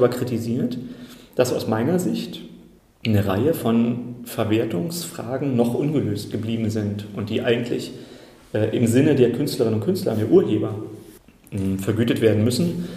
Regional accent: Berlin, Germany; ich bin ja in Ostberlin aufgewachsen und insofern habe ich mit 13, 14, ich war 13, als die Mauer aufging

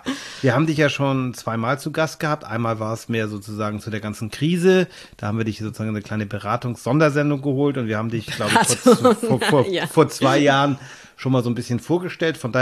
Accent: Lübeck, Schleswig-Holstein, Germany; Ich habe sie in Lübeck besucht, in meiner alten Heimat.

